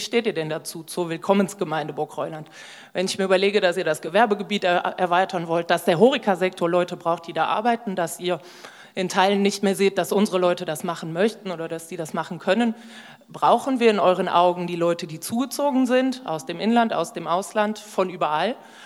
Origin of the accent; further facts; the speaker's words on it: Larscheid, Wallonia, Belgium; ich komme aus Larscheid, ich wohne auch in Larscheid